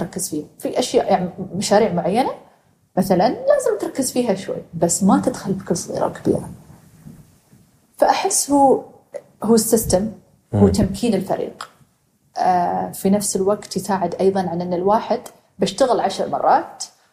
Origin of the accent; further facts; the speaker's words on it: United Arab Emirates; احنا كاماراتيين مقارنه باخواننا واخواتنا الاجانب اللي عايشين معانا اقل بوايد